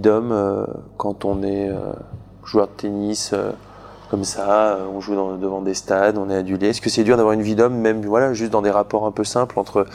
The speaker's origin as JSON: {"language": "French", "town": "Bourg-en-Bresse", "region": "Auvergne-Rhône-Alpes", "country": "France", "said": "Enfin, même moi, je viens de Bourg-en-Bresse"}